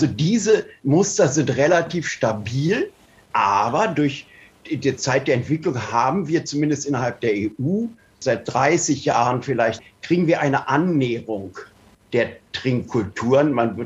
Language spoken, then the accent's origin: German; Berlin, Germany; Ich muss mich als Berliner gegen verwehren, dass ich komme ja nun nicht aus einer Weingegend.